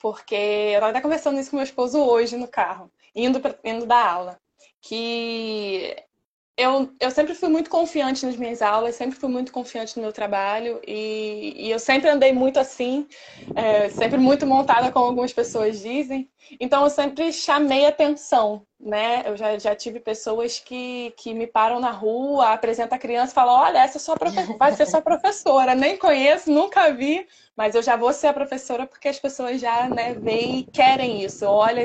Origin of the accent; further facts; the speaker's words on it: São Gonçalo, Rio de Janeiro, Brazil; Sou de São Gonçalo, do Rio de Janeiro. É, no Rocha, mais precisamente.